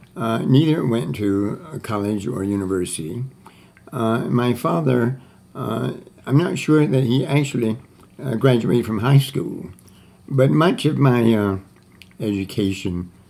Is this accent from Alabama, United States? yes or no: yes; Anniston, Alabama, United States; I grew up in Anniston, Alabama, a very small provincial town, a post-Civil War industrial city in Alabama, in the northeastern part of Alabama. It was not in the Cotton Belt.